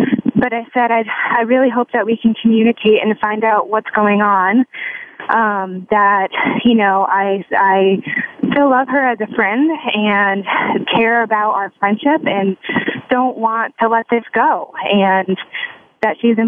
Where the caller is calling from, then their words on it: New York, United States; New York. New York.